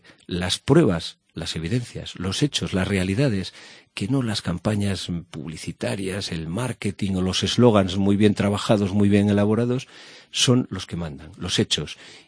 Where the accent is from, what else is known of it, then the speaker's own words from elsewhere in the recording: Cantabria, Spain; Yo tengo mi vida la tengo aquí, en mi tierra, en Cantabria.